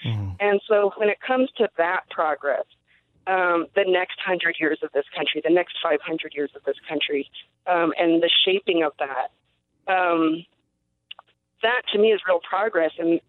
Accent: United States; as you mentioned, I'm from the Diné Nation, and I'm also Chicana.

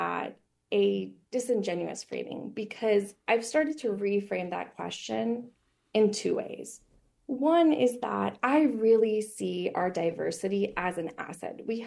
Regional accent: United States; one of the things that was a little bit frustrating to me as an American going to these schools

